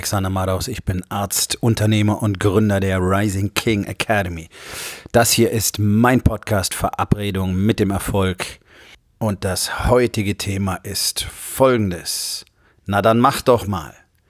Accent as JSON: {"language": "German", "region": "Rhineland", "country": "Germany", "tie": "born or raised there", "said": "Und im Rheinland, wo ich groß geworden bin, in guten Teilen meiner Jugend"}